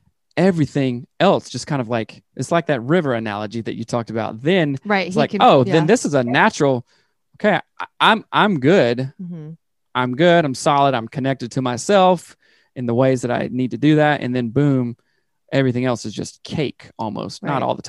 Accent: the South, United States; I grew up in the South. So I really like it when I make dinner most nights for people and us all sitting down at the table.

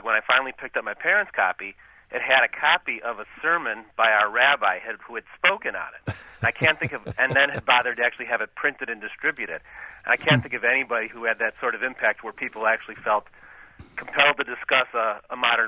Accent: Highland Park, Illinois, United States; When I was a little kid growing up, I grew up in Highland Park.

